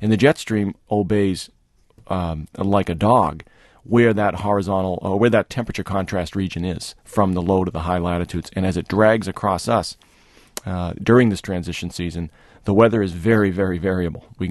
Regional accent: New England, United States; but one thing I remember from growing up in New England, we get April snow occasionally there too

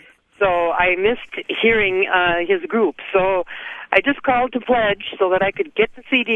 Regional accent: Minneapolis–Saint Paul, Minnesota, United States; I'm from the Twin Cities originally. I married a farmer

